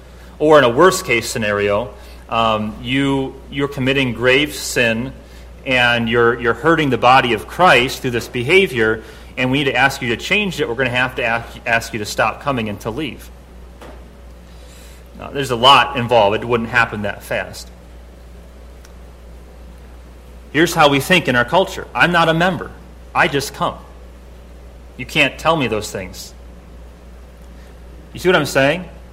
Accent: Midwest, United States; Me, myself, personally, growing up in the Midwest, there's zero discussion in the matter of membership in a formal way

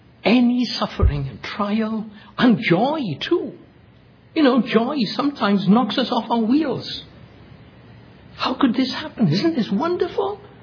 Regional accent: Wales, United Kingdom; Wales, my home country

